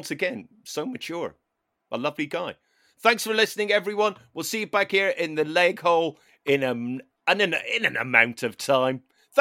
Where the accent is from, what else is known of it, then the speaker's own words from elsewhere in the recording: Ireland; As an Irish person, please feel free to use my country any way that you wish.